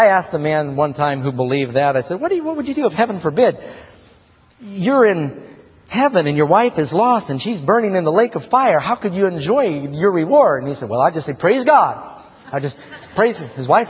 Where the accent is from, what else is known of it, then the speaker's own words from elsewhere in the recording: New York City, New York, United States; I grew up in New York City.